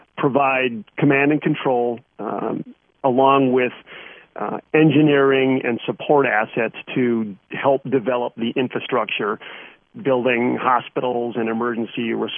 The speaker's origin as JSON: {"language": "English", "region": "Minnesota", "country": "United States", "tie": "born or raised there", "said": "Well, I'm growing up in Minnesota. I joined the military right out of college."}